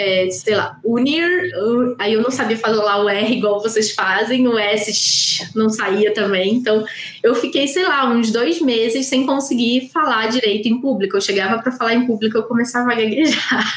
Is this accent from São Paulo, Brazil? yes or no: no; Rio de Janeiro, Brazil; accent: Rio de Janeiro; meu sotaque é muito do Rio de Janeiro. Então, quando eu fui para Curitiba